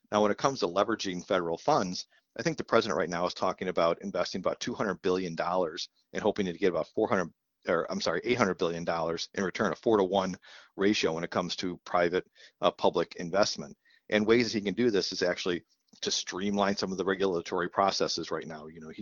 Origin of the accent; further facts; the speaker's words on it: New York, United States; I grew up near in Western New York, where they've been trying to replace the Peace Bridge for 30 years.